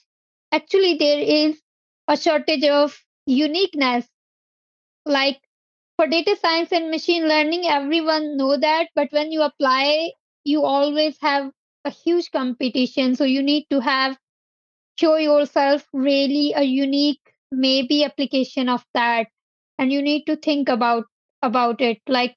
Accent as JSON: {"language": "English", "country": "Pakistan", "second_language": "English", "said": "I'm from Pakistan."}